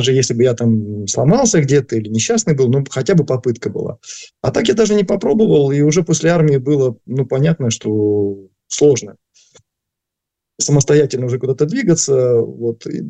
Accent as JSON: {"language": "Russian", "region": "Luhansk Oblast", "country": "Ukraine", "said": "И так как ты помнишь, я из Луганской области, тогда Ворошиловградская."}